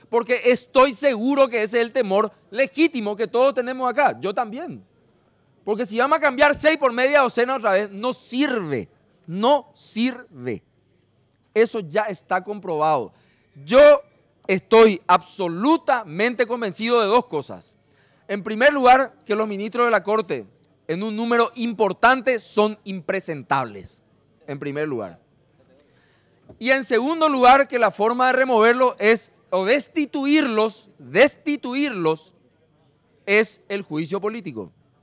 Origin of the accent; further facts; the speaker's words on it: Paraguay; ¿qué nosotros deberíamos hacer como paraguayos?